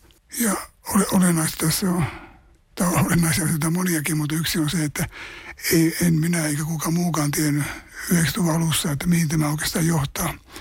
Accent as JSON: {"language": "Finnish", "town": "Savonlinna", "region": "South Savo", "country": "Finland", "tie": "born or raised there", "lives_now": "Tampere, Finland", "said": "Savonlinna oli mun kotipaikka tavallaan ja mä pidän sitä edelleenkin paljon"}